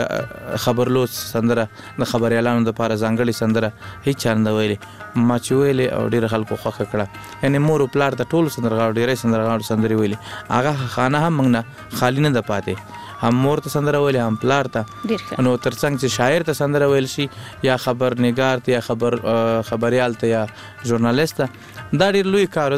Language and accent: Pashto; Laghman, Afghanistan; also born or lived in Kunduz; زموږ اصلا د لغمان ولایت یو بیا تلی کندوز ته د ناقلونو په دوره کې